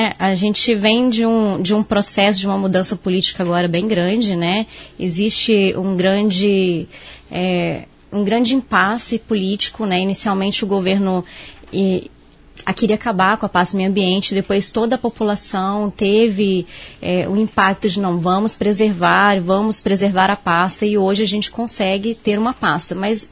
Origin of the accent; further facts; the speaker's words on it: Brazil; O Brasil ele é referência, mas às vezes nós, como brasileiros, a gente não segue ao pé da letra as legislações, né?